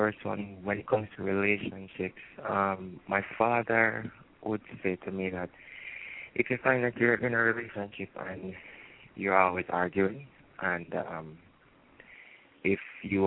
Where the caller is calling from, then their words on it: Jamaica; from Jamaica. How you doing?